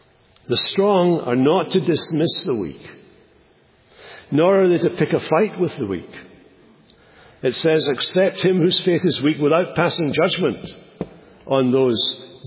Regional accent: Scotland, United Kingdom; I came from Scotland.

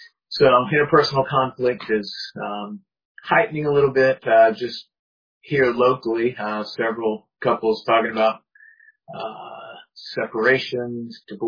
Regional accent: South Carolina, United States; also born or lived in Florida / Chicago; now in Springfield, United States; I am from South Carolina. Been North Carolina, Florida, Chicago, but currently I am serving Emmanuel Bible Church in Springfield, Virg

